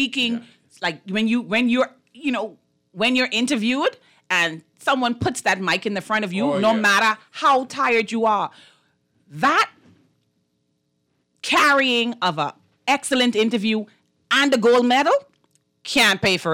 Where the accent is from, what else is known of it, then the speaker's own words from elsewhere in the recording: Bahamas; The Bahamas. I'm from the Bahamas. You know? Some people don't even know where we are.